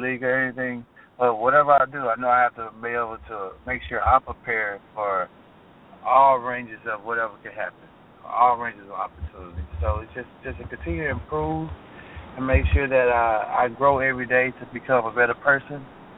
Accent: Amarillo, Texas, United States; also born or lived in Denver, United States / Dallas, United States; Yes, sir. I was born in Denver. Then I moved to Amarillo. And from Amarillo, Texas, I moved here in middle school, and I've been here since ever since in Dallas.

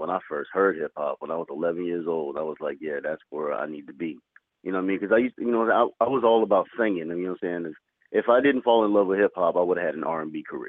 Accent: Virginia, United States; now in Florida, United States; And I'm from Virginia, by the way, if anybody want to know.

